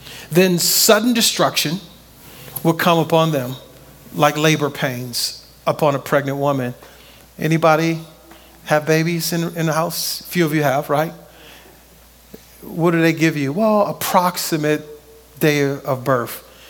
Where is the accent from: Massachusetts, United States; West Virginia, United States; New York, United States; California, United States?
California, United States; Compton; going back to my childhood, where I grew up on Central Avenue in Compton, California, right?